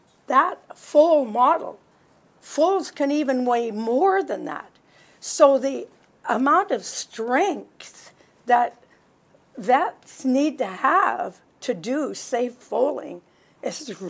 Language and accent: English; North Battleford, Saskatchewan, Canada; also born or lived in Regina; I grew up in Saskatchewan, North Battleford, Regina.